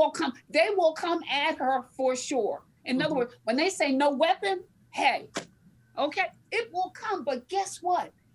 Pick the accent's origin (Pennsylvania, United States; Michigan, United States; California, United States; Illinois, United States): Pennsylvania, United States; Philadelphia; I came from West Philly, okay? But even in West Philly, on this little teeny tiny street, 600 block of Udell Street, grew up in a four room house